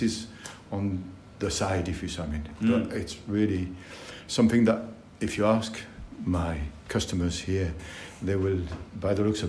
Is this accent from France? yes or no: yes; France; English is a second language; now in Yorkshire, United Kingdom; I'm French. I'm from France and I've been here for in Yorkshire for 40 years now.